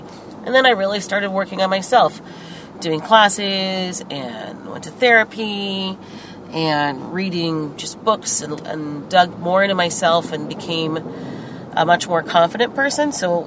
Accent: Columbus, Ohio, United States; I grew up in Columbus, Ohio.

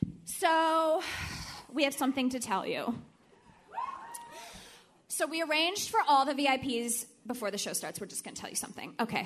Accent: Canada; I'm Canadian.

